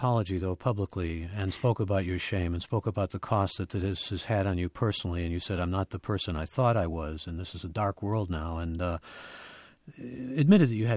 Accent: Cleveland, Ohio, United States; And actually, was also a sheriff in my hometown, Cleveland.

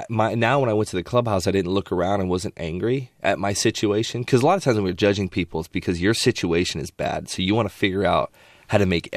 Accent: Spokane, Washington, United States; I mean, but then I grew up in Spokane, Washington, when we didn't live on the military base. That's a very conservative area.

